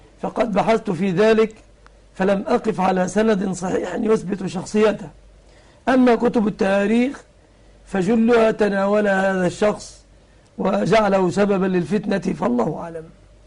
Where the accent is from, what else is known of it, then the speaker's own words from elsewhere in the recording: Egypt; يعني عندنا في مصر حرب 73